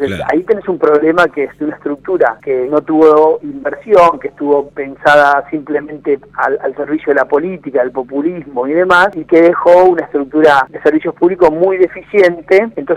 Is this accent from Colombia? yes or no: no; La Pampa, Argentina; now in Buenos Aires, Argentina; Yo soy de La Pampa, vivo en Buenos Aires, viajo por la Ruta 5